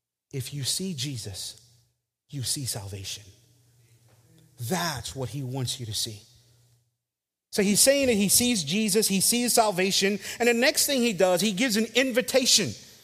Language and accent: English; St. Lucia; We grew up together in St. Lucia.